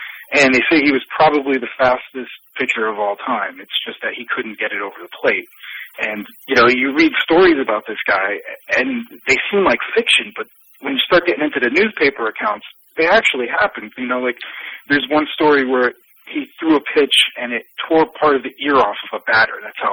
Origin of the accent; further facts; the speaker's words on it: New Jersey, United States; Being from New Jersey, I put … in there.